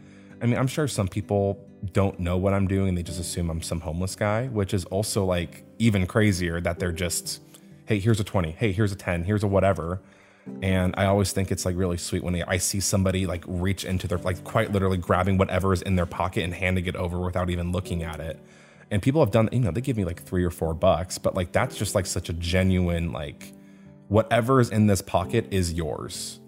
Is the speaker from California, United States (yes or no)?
yes; California, United States; when they hear I'm from California